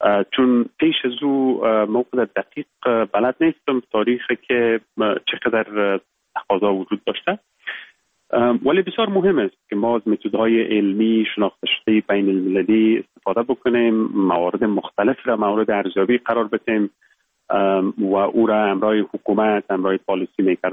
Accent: Khost wa Fereng, Baghlan, Afghanistan; born there; moved away as an adult; also born or lived in Kabul / England; ما در ولایت بغلان متولد شدیم، یکی از ولسوالیهایش خوست و فرنگ نام داره. صنف 7 مکتب یا صنف 8 مکتب و بعد لیسه استقلال کابل در خواندیم. زمینه تحصیل مساعد شد که بعد از صنف 12 بیایم به انگلستان،

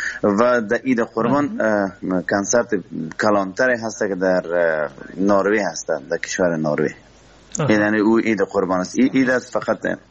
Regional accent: Herat, Afghanistan; born there; چندین بار اومدم به شهر زیبای هرات به زادگاه من

